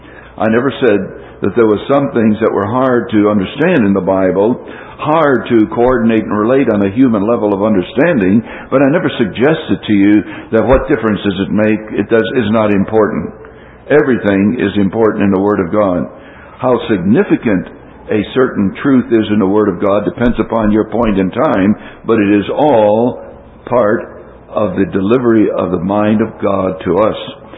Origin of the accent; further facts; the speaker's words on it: Texas, United States; I'm a minister from Texas